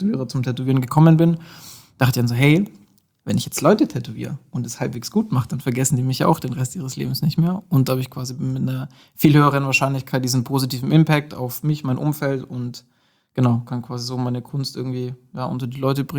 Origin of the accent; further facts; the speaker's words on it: Nördlingen, Bavaria, Germany; now in Nuremberg, Germany; komme aus Nördlingen, also gebürtiger Schwabe, ne? Schaffer, Häuslebauer und so, wohne jetzt aber seit 7 Jahren in Nürnberg